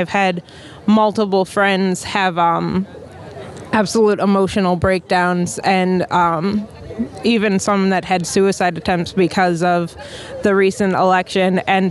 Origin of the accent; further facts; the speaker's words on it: Wisconsin, United States; now in St. Paul, United States; I'm coming here from St. Paul, originally from Wisconsin.